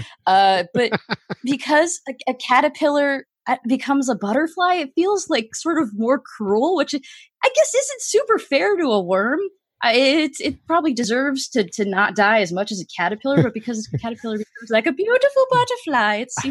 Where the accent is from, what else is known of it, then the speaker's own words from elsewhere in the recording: Miami, Florida, United States; I am from Miami, Florida.